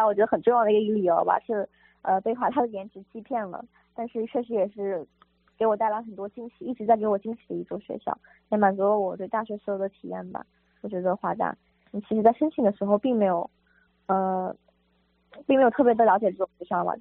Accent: Anhui, China; 西雅图其实和我家乡安徽气候非常相似嘛。

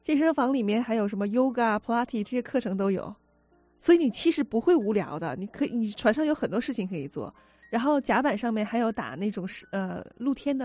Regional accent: China; 因为我们是中国人嘛，亚洲人

